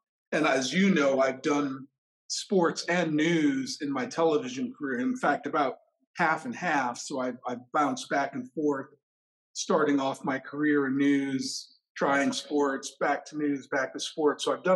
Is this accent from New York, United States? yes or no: yes; New York City, New York, United States; And then I went from there to New York City, which is my hometown and where I grew up.